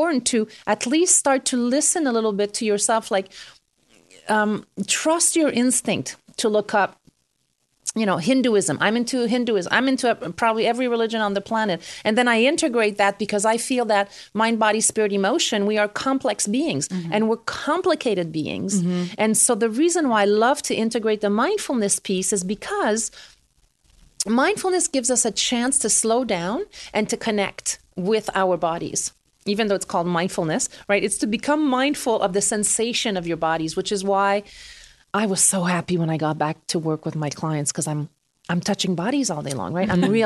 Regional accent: Canada; I'm Canadian.

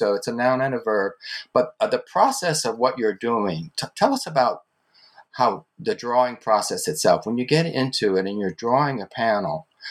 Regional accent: New Orleans, Louisiana, United States; moved away; I grew up in Louisiana. The culture shifts from region to region in the country, but it happens every single place. I want to tell you, when I moved from New Orleans to New York, I thought, oh, New York is going to be so open and welcoming.

